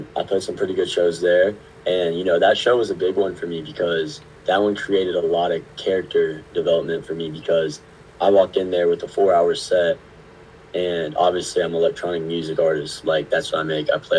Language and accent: English; Louisville, Kentucky, United States; my favorite set I played this summer was The Hub, actually, in Louisville. My hometown is my last hometown show before I came to college at University of Kentucky.